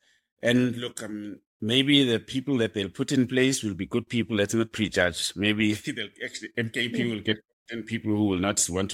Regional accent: Durban, KwaZulu-Natal, South Africa; I mean, like, that is my hometown. And when I would go to Durban

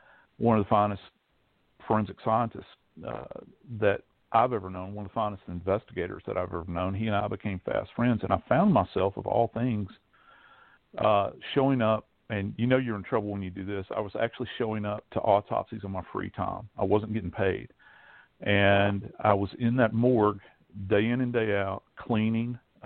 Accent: Louisiana, United States; born there; I was born in North Louisiana, but all of my family lived in South Louisiana in the New Orleans area, and had uncles down there and extended family.

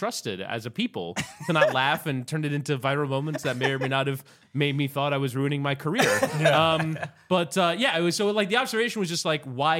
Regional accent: Miami, Florida, United States; also born or lived in Hialeah; I'm from Miami. I was born in Hialeah.

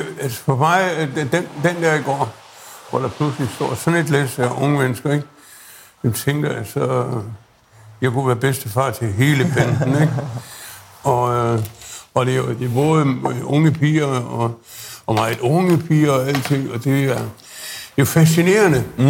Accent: Aarhus, Central Denmark Region, Denmark; born there; Jeg er født i Aarhus. Mærkeligt nok nede på en gade, der hedder Spanien.

